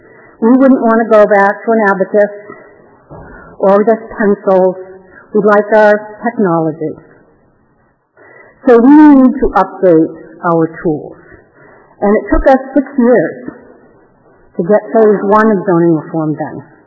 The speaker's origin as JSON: {"language": "English", "town": "Newton", "region": "Massachusetts", "country": "United States", "said": "but I'd like to think I'm from Newton."}